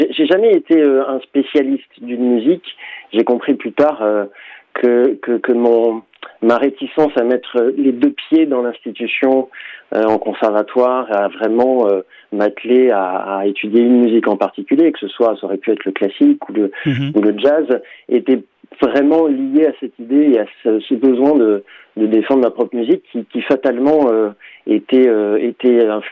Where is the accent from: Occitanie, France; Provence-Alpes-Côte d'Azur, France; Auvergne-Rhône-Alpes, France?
Provence-Alpes-Côte d'Azur, France; Menton; À Menton, voilà, je suis né à la frontière italienne.